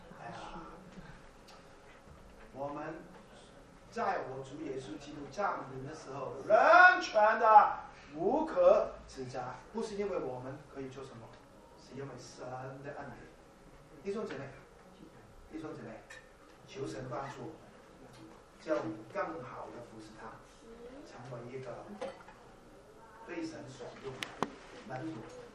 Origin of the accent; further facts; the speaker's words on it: China; 哎呀，我中国人不太喜欢讲这些的